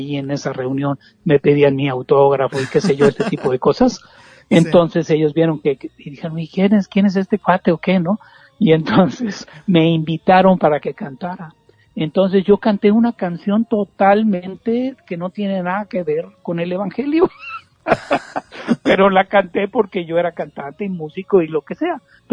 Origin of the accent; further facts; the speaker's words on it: Mexico; moved away as an adult; Porque yo emigré de México en 1997